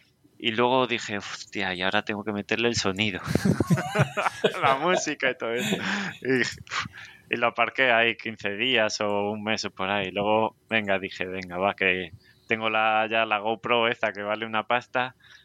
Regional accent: Madrid, Community of Madrid, Spain; now in Galicia, Spain; Yo también los he sufrido aquí al llegar, todavía soy el madrileño, vamos.

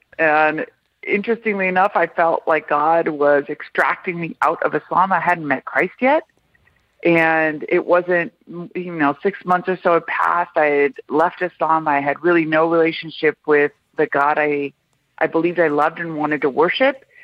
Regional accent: Beverly Hills, California, United States; I was raised in Beverly Hills, California, and I was raised to, my parents are immigrants from Iran. I was born in the United States, but they immigrated. I grew up secular.

